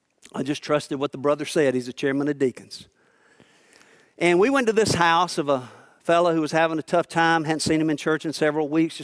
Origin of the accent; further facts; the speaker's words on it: South Carolina, United States; Yeah, I'm from South Carolina.